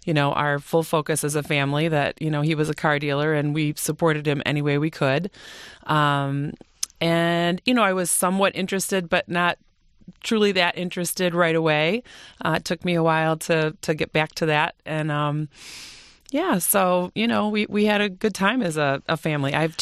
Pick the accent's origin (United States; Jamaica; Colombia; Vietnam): United States; Bloomfield Village, Michigan; So I grew up in Bloomfield Village. I had a pretty regular childhood, I would say.